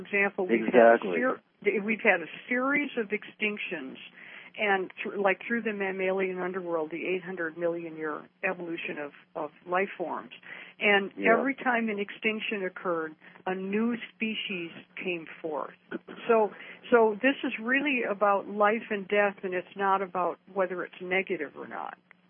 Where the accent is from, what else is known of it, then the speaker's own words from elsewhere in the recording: Canada; I live in Vancouver. I'm actually Canadian.